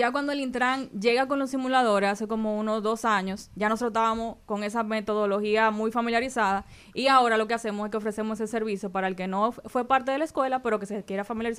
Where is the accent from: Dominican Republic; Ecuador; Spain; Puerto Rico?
Dominican Republic; Santiago; soy de Santiago.